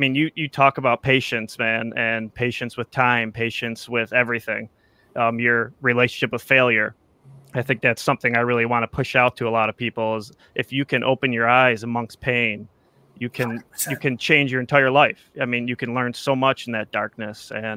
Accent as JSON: {"language": "English", "town": "Buffalo", "region": "New York", "country": "United States", "said": "Oh, and to disappoint you, I'm from Buffalo, by the way."}